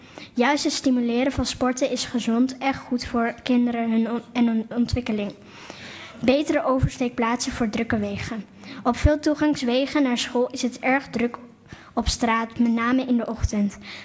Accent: Silvolde, Gelderland, Netherlands; Ik ben 10 jaar oud, kom uit Silvolde en ik zit op basisschool De Plakkenberg.

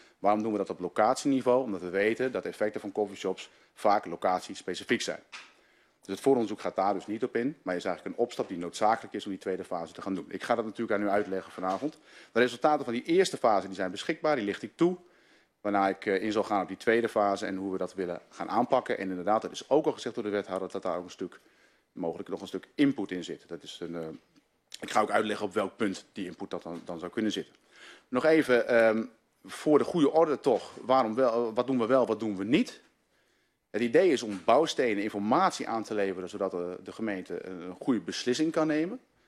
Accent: Groningen, Netherlands; Ik kom uit Groningen, wij zitten ook in Groningen. Dus als ik de E inslik, dat is altijd mijn standaard grapje. Dan weet u waardoor dat komt. En ik kom niet uit Twente, dat wordt ook wel eens gedacht. Maar het is echt uit het hoge noorden.

